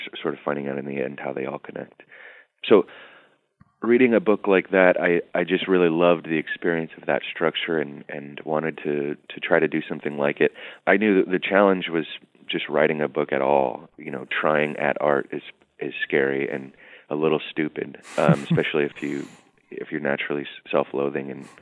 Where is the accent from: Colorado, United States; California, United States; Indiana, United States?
California, United States; Oakland; various different kinds of experience I had working in Oakland and growing up in Oakland.